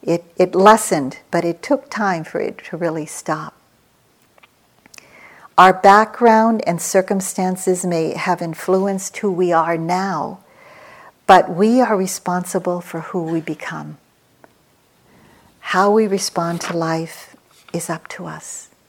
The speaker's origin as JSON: {"language": "English", "country": "Philippines", "moved": "as an adult", "lives_now": "United States", "said": "I came to America with three small children as a single parent. I came from the Philippines."}